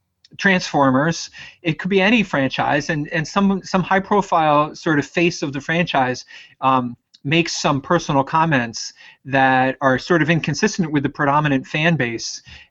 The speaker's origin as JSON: {"language": "English", "town": "Brooklyn", "region": "New York", "country": "United States", "tie": "born or raised there", "said": "I grew up in Brooklyn and rooted for the Giants a lot. But I had a lot of family from New England, and I went to boarding school in New England"}